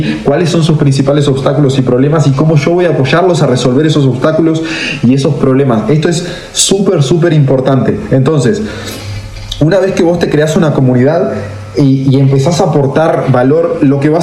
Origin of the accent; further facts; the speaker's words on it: Uruguay; moved away; estaba como muy arraigado a Uruguay y las cosas que hacían en Uruguay, y realmente cuando salí de Uruguay, ahí fue mi despegue.